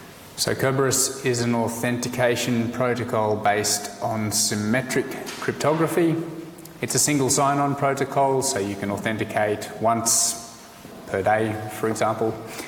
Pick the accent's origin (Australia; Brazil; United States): Australia; I come from Australia, work at Red Hat on identity management and PKI solutions.